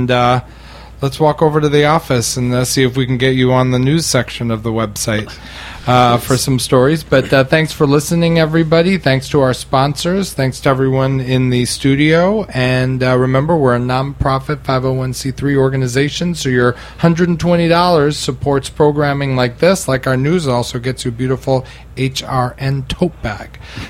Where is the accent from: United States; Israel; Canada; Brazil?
Brazil; I'm from Brazil.